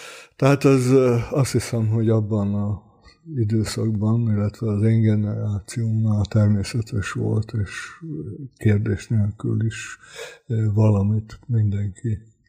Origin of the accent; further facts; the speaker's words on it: Veszprém, Veszprém County, Hungary; born there; also born or lived in Salgótarján; Veszprémi születésű vagyok, ez a kötődés, ha lelki is, de még a mai napig megvan a Balatonhoz és a Balaton felvidékhez. Sajnos ott sokat nem éltünk